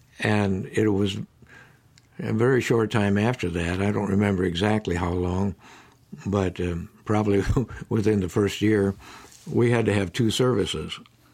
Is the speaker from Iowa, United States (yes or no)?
yes; Iowa, United States; I was raised in Iowa and there and everywhere I went, people had a great respect for pastors.